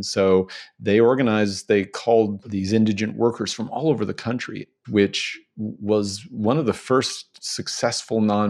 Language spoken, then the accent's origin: English; Spokane, Washington, United States; I am calling from my hometown, from Spokane, Washington